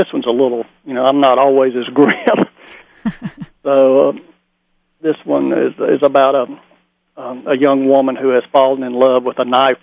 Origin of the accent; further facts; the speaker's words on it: North Carolina, United States; But I think what I found growing up in the North Carolina mountains was that the language can be very beautiful and lyrical at times.